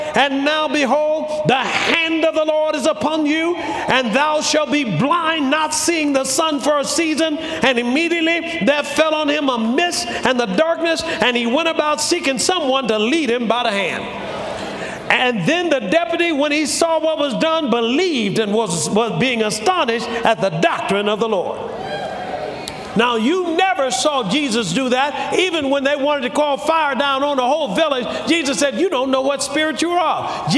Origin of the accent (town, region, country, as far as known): Alabama, United States; born or raised there